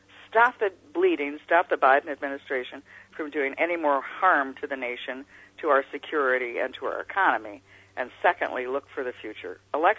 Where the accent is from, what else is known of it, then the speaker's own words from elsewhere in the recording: New York, United States; And I keep thinking, I'm a New Yorker, so I keep thinking back to Tammany Hall.